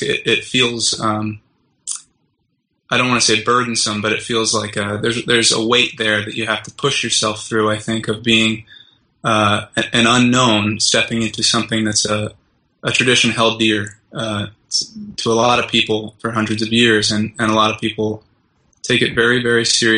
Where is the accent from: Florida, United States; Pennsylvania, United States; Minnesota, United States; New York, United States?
Pennsylvania, United States; Philadelphia; I'd heard about Quakerism and the Friends from growing up in Philadelphia.